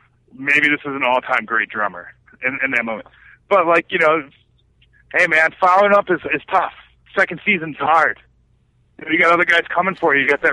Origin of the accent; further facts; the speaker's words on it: Chicago, Illinois, United States; I am from Chicago.